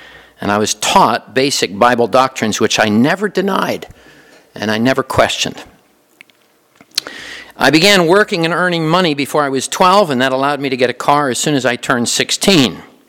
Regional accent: Pennsylvania, United States; I grew up in Pennsylvania and lived in the same house all the way through high school.

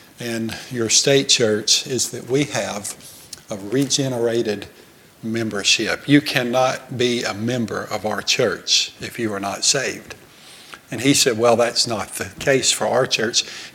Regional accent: Alabama, United States; accent: Southern; now in Germany; I mean, they do know that I'm from Alabama, but they just see it as an English accent. People here say, well, how can you speak German with a Southern accent?

